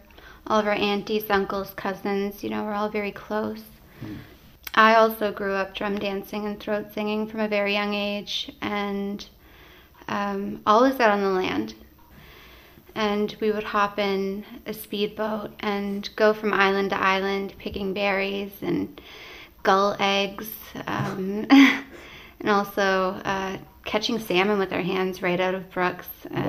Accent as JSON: {"language": "English", "town": "Happy Valley-Goose Bay", "region": "Newfoundland and Labrador", "country": "Canada", "tie": "born or raised there", "said": "We grew up in Happy Valley Goose Bay in Labrador. But my family, my mother's family, comes from Hopedale. And my dad's family comes from Davis Inlet. We spent most of our summers in Hopedale"}